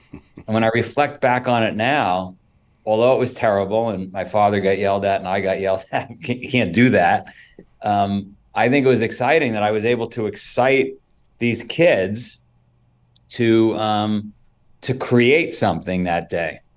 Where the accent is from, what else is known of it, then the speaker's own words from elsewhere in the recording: Queens, New York, United States; I grew up in Queens and New York many, many years ago. I'm 54.